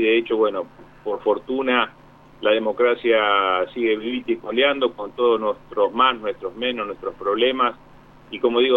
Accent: Buenos Aires, Argentina; Y desde chico en el barrio de Pompeya, siempre capital. O sea, yo soy de Capital Federal, soy porteño, pero todos mis padres y mi madre son de Entre Ríos. O sea, toda mi familia son de la provincia de Entre Ríos

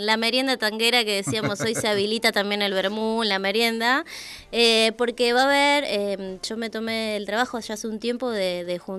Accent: Mar del Plata, Buenos Aires Province, Argentina; Yo vengo de Mar del Plata.

